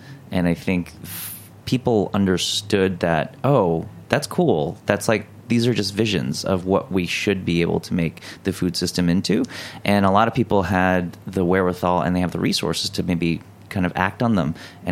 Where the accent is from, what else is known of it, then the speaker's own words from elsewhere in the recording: Detroit, Michigan, United States; which really got me excited growing up in Detroit.